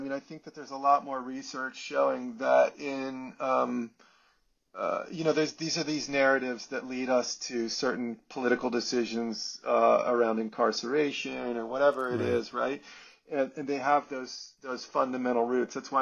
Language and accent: English; Netherlands; I go back to the metaphor that I use a lot with growing up in Holland with my dad. He'd take me out in the North Sea and I was so scared.